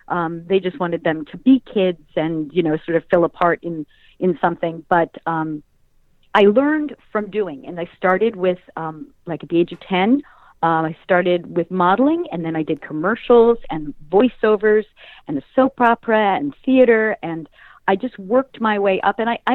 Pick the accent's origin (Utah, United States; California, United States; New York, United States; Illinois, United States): New York, United States; Long Island; I grew up in Long Island.